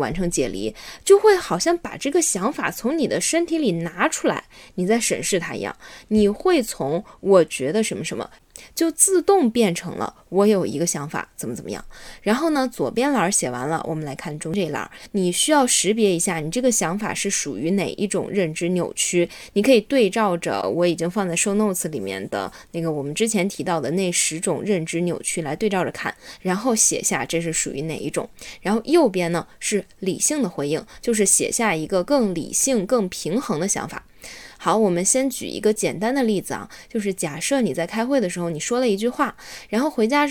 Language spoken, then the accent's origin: Chinese; North China, China; 我是北方人，所以我习惯把它念成三栏技术